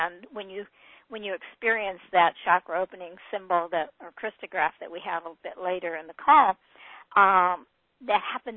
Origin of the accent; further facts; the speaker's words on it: Detroit, Michigan, United States; Okay, I grew up in the Motor City. What can I say? I like cars.